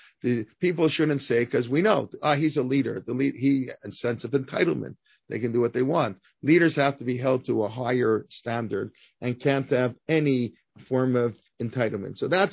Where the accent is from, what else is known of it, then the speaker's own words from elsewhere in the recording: Canada; He's going to be in, I would say, as a Canadian, he'll be in Ottawa.